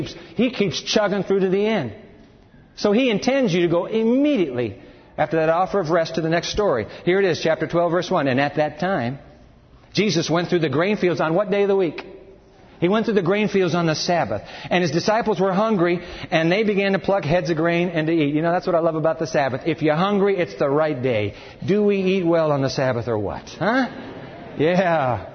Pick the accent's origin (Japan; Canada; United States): Japan; I climbed Mount Fuji when I was a kid and growing up in Japan.